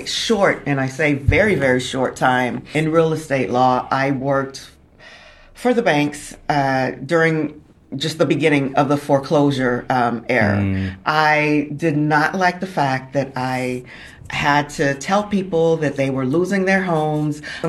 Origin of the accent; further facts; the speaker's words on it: Miami, Florida, United States; I grew up in Miami, Florida. I am a child of immigrant parents. My parents immigrated here from Haiti back in the 70s. So I grew up in Miami, Florida, a very diverse community.